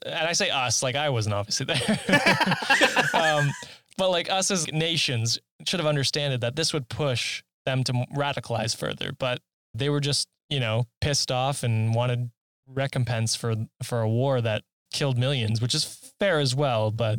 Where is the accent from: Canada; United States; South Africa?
Canada; I'm a Canadian, so correct me if I'm wrong